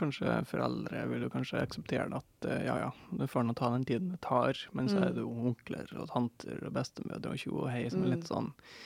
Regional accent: Røros, Trøndelag, Norway; Der jeg kommer fra.

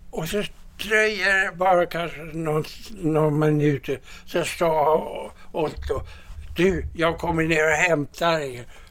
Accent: Gothenburg, Västra Götaland County, Sweden; Jag är göteborgare.

